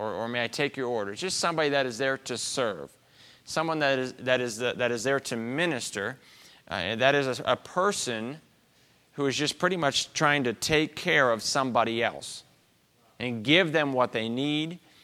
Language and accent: English; Guadalajara, Jalisco, Mexico; when I was growing up in Mexico in the city of Guadalajara, we went to a school that was in English, and it was a bilingual school, English and Spanish.